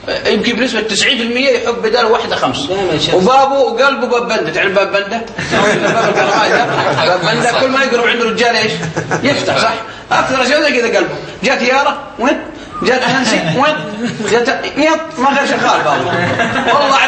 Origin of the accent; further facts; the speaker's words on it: Najd, Saudi Arabia; لأن العوام عندنا في نجد يقولون حكمة يقولون الرجال عيبه بجيبه